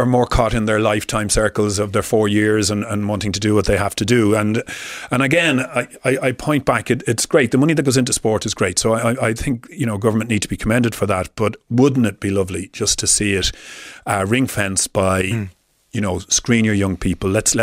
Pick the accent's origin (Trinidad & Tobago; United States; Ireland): Ireland; Dublin, Leinster; now in Tipperary, Ireland; and I grew up with them in Crumlin in Dublin, but in Parrystown.